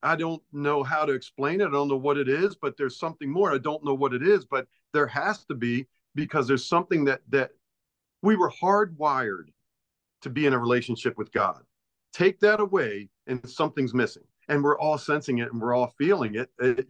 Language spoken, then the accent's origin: English; Baltimore, Maryland, United States; I like I said, I grew up in Baltimore.